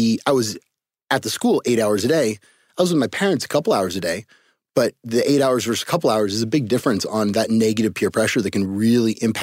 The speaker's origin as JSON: {"language": "English", "town": "Cupertino", "region": "California", "country": "United States", "tie": "born there", "said": "So I was born in Cupertino, California, home of Apple Computers."}